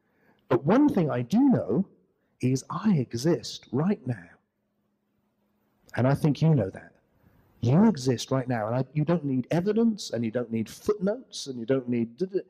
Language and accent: English; Glastonbury, South West England, United Kingdom; I come from Glastonbury in England, which is a center for the weird and the wonderful, you know, and this kind of new age stuff.